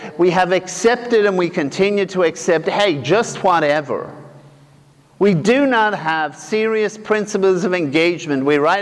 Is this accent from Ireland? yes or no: yes; Ireland; when I was growing up in Ireland